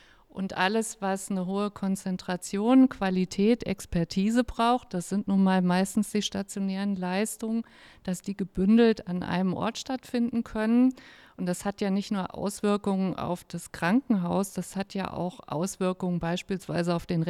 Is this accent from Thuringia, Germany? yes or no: yes; Thuringia, Germany; now in Kassel, Germany; Ich komme aus Thüringen, wo wohne ich? In Kassel.